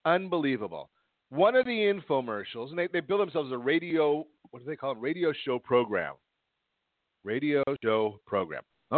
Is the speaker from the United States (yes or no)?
yes; Los Angeles, California, United States; Growing up in Los Angeles, I must admit, nothing in the sports world in the Boston area am I a fan of.